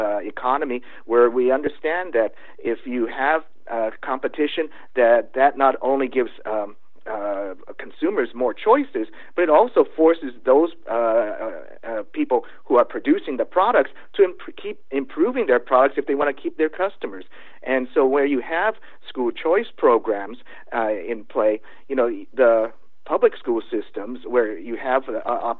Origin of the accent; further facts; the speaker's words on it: California, United States; using my home state of California as an example, we're supposed to have so-called accountability control programs here in our state